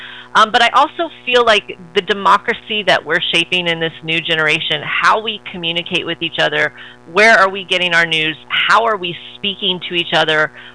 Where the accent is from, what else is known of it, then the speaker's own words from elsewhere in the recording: Texas, United States; I'm Texan, so I use a lot of football terminology.